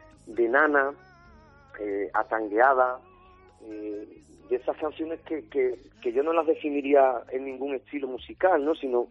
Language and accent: Spanish; Andalusia, Spain; accent: Andalusian; now in Madrid, Spain; muy orgulloso de mi acento, de vivir en Madrid